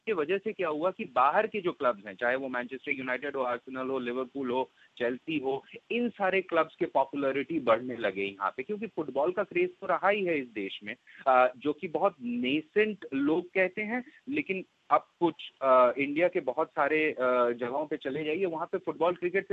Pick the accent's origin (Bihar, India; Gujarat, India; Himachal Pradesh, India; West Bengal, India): West Bengal, India; Kolkata; मैं जहाँ पे मतलब पला बड़ा हूँ कलकत्ता में